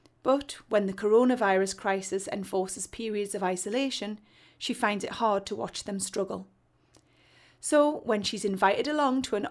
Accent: South Shields, North East England, United Kingdom; I'm from South Shields. I'm 34.

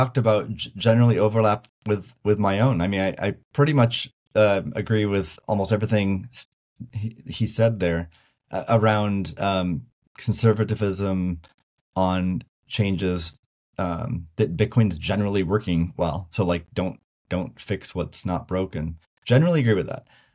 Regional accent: United States; like the United States, like I'm American, right? So like, I'm proud of my country.

